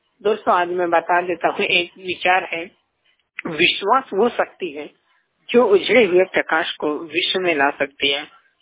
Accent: Banda, Uttar Pradesh, India; और मैं उत्तर प्रदेश के बांदा जनपद का रहने वाला हूँ

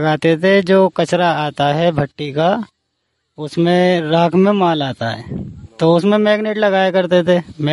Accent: Delhi, India; also born or lived in Rampur; मैं जी वैसे तो रामपुर का रहने वाला हूँ, वैसे दिल्ली में मेरा रहन सहन पाला पोसा सब दिल्ली में हुआ है।

